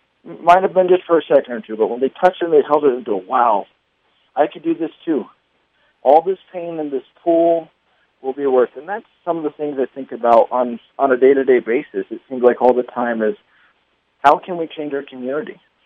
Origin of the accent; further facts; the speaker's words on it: Hobbs, New Mexico, United States; that's because I grew up in Hobbs